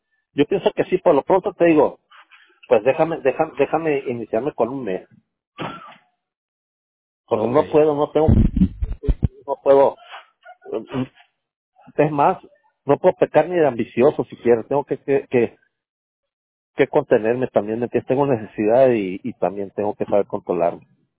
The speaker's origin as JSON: {"language": "Spanish", "town": "Hermosillo", "region": "Sonora", "country": "Mexico", "moved": "yes", "said": "Yo también soy de Hermosillo."}